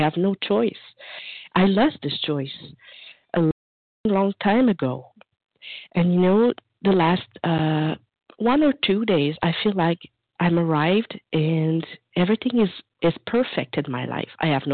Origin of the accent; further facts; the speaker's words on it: Montreal, Quebec, Canada; I'm from Montreal, Canada.